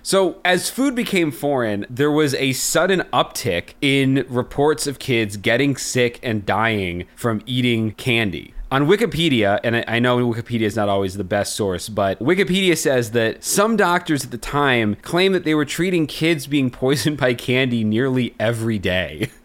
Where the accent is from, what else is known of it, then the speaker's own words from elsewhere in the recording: Hershey, Pennsylvania, United States; I mean, I grew up in Hershey, Pennsylvania, and I know Milton Hershey was making his candies in Pennsylvania.